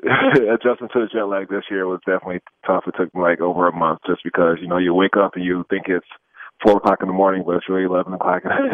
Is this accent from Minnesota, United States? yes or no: yes; Minnesota, United States; The weather was tough, but I'm from Minnesota, so I'm used to it.